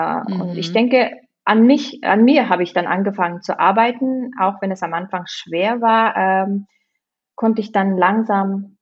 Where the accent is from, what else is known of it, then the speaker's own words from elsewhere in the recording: Kyrgyzstan; now in Germany; Ja, ich habe immer noch die Identity von meinem Land. Ich komme aus Kirgisien, also das ist wirklich ganz andere Kultur, Traditionen. Und ich bin auch Deutsch, so ein Zwischending.